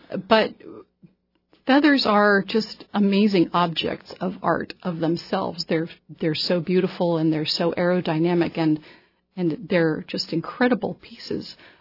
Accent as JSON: {"language": "English", "region": "Southwest", "country": "United States", "tie": "born or raised there", "said": "especially since I'm a desert rat. I grew up in the Southwest."}